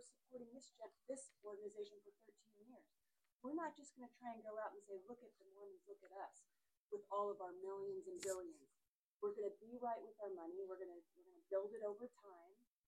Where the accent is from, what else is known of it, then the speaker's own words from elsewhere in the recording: Los Angeles, California, United States; I grew up in Los Angeles, right, a suburb, and people who had money have influence.